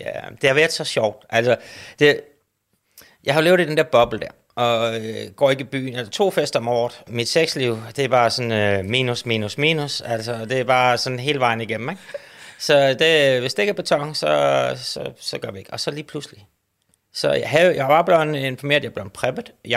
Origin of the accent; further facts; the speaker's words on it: Vindeby, Region of Southern Denmark, Denmark; Og jeg er vokset op meget privilegeret. Jeg er vokset op i Vindeby, der ligger lige over for Svendborg, ved Svendborg Sund.